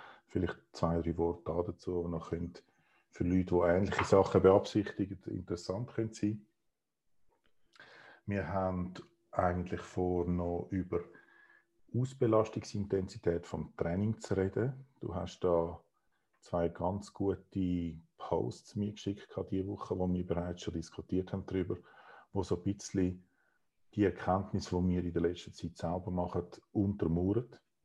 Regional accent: Zurich, Switzerland; Zürich-Agglomeration, ich zähle mich da nicht zu der Stadt Zürich, bin da aufgewachsen in der Agglomeration und lebe da und habe mein Büro.

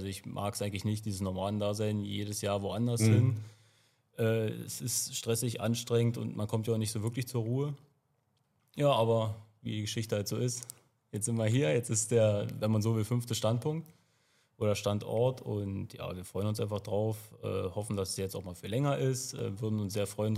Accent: Brandenburg, Germany; also born or lived in Weißwasser; Ja, aus dem Osten der Republik. Ich bin in Weißwasser bin ich, habe ich Schützenlaufen gelernt, bin ich sportlich ja groß geworden, komme aber eigentlich aus Brandenburg, muss man vielleicht dazu sagen. Jetzt nicht weit weg, aber da liegen quasi meine Wurzeln.

